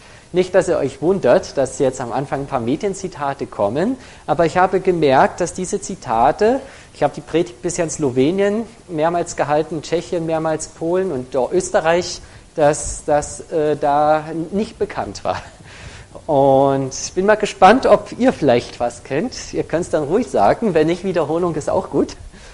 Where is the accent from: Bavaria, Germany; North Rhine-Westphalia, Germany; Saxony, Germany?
Saxony, Germany; Leipzig; accent: Saxon; ich komme aus Leipzig, aus Leipzig, wie wir so schön sagen, auf Sächsisch.